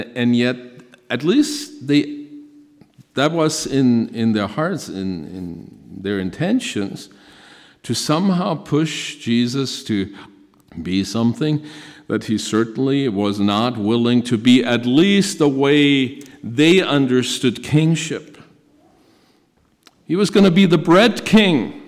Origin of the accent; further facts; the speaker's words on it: Germany; English is a second language; You know, I grew up in Germany, pretty small town, about 5,000 people.